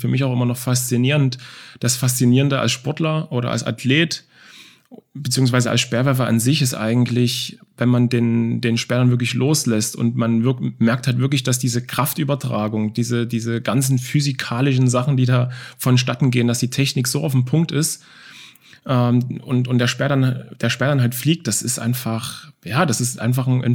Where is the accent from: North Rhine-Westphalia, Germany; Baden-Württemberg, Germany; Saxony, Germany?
Saxony, Germany; Dresden; ich bin in Dresden, in Leubnitz, Neuostrach groß geworden, in einer Plattenbausiedlung. Wir hatten eine Vierraumwohnung oder 3,5-Raumwohnung auf 70, 75 Quadratmeter.